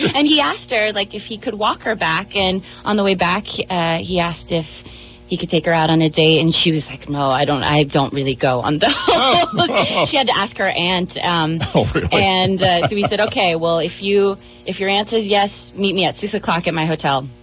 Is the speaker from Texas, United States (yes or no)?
yes; Texas, United States; Not very much, but I am from Texas, so I feel like I did know a little bit.